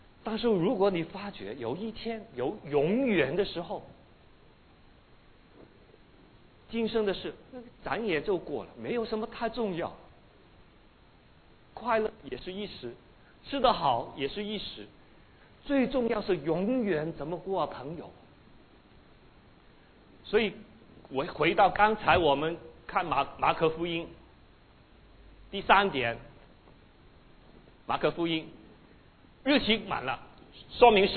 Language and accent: Chinese; China; 通常我们中国人就觉得后悔改过